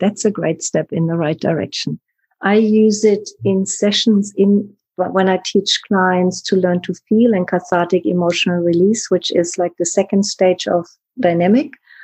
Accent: Germany; I grew up in Germany, you know, being very strong

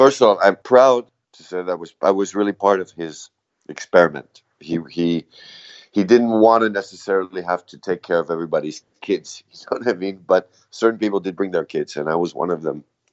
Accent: India; because I was brought up in India a lot and I have a lot of Indian friends, you know, I'm 48 years old.

